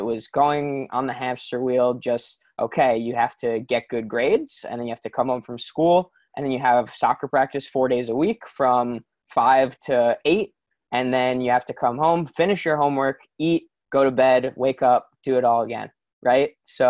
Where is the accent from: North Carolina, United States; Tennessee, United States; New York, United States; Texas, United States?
New York, United States; So I was born on Long Island in New York. I'm in my childhood home right now as we chat